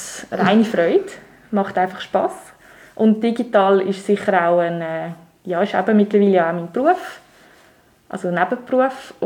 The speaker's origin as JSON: {"language": "German", "town": "Einsiedeln", "region": "Schwyz", "country": "Switzerland", "said": "Dort tue ich halt gerne so ein bisschen meine Heimat einfach festhalten. Ich mache ja auch jährlich so einen Kalender über Einsiedeln."}